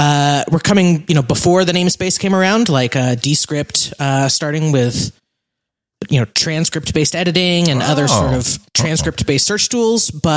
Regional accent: Texas, United States; born there; also born or lived in Belgium; now in Chicago, United States; I'm Texan born.

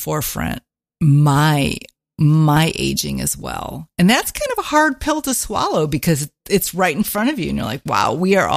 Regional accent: Indiana, United States; Well, I was raised in Northwest Indiana, and we only had sun 3 months out of the year.

